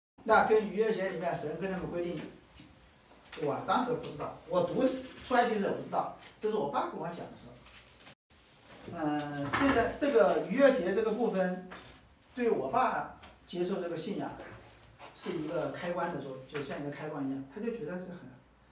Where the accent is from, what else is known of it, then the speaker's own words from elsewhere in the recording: Sichuan, China; 说这是我们四川的